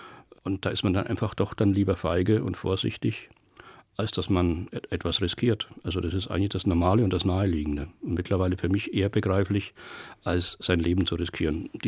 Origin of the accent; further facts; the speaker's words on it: Bavaria, Germany; Also ich bin ein geborener Bauernbub. Ich bin in Mittelfranken aufgewachsen, in einem Arbeiter- und Bauernhaushalt und bin groß geworden mit dem Radio, mit dem Bayerischen Rundfunk.